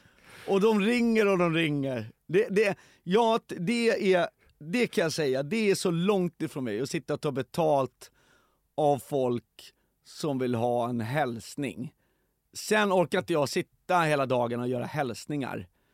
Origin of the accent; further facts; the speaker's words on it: Stockholm, Stockholm County, Sweden; Alltså, jag växte upp i Hässelby och där var ju en period av när folk började snacka orten, slang